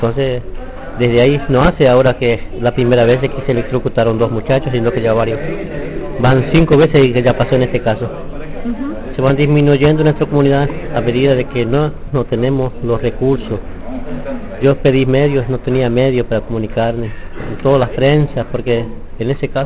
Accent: Formosa, Argentina; yo soy de jurisdicción de Stalingrado de Campo, provincia de Formosa. Vivo en una comunidad

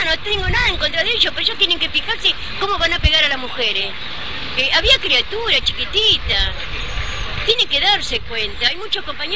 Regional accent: General Pacheco, Buenos Aires Province, Argentina; Yo soy de Los Troncos, de Pacheco.

